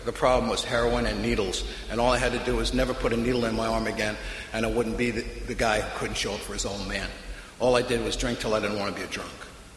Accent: Bronx, New York, United States; born or raised there

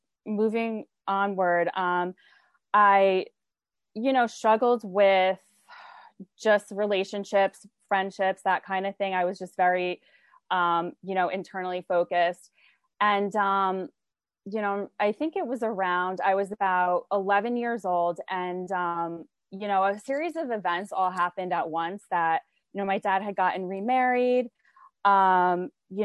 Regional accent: New Jersey, United States; I grew up in New Jersey. We would sneak out to go to New York City and just go to all the clubs, like really young

